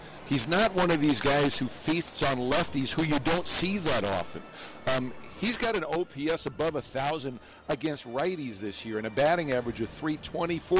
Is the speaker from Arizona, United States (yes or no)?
no; New York, United States; it really appealed to me as a kid growing up in New York, always wanting to be in California.